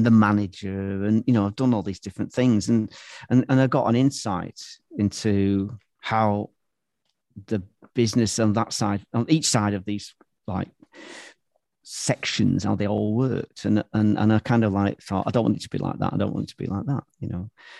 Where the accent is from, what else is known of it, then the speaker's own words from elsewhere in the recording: United Kingdom; now in Berlin, Germany; I'm the Brit living in Berlin.